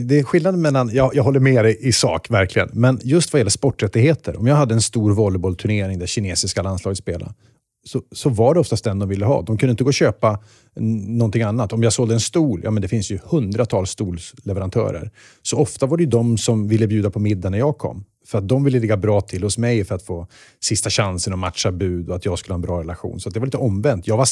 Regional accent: Luleå, Norrbotten County, Sweden; allt vi hade lärt mig på mina religionslektioner hemma i Luleå.

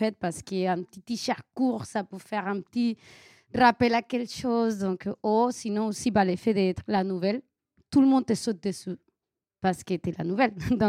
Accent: Venezuela; French is a second language; now in France; Moi, quand j'ai appris le break, j'ai appris en Venezuela. C'est pour ça mon accent. Je ne suis pas française.

